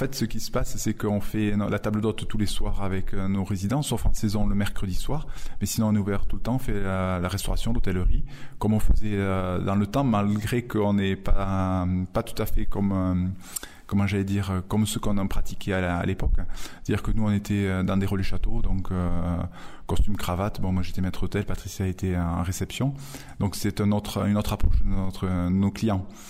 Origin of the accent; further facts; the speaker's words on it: Occitanie, France; moi je suis natif de l'Aubrac en quelque sorte, du côté aveyronnais. En fait, je suis natif de l'Aïeul, je suis fils d'agriculteur